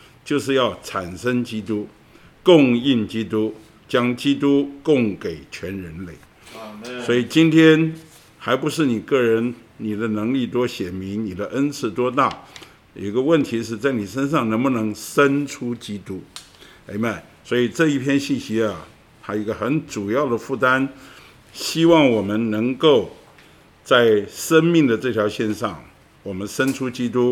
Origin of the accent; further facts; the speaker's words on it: China; 我们中国人呢，其实在我们的教训里面也说到